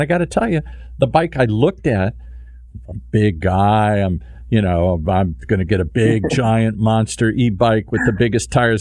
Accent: Detroit, Michigan, United States; I grew up in Detroit, suburban Detroit.

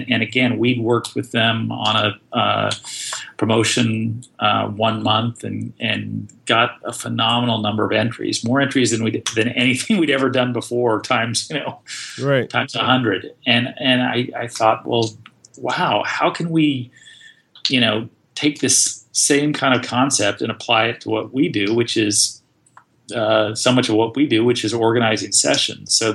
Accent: Austin, Texas, United States; I grew up in Austin. I was a huge fan and participant in the Austin music scene

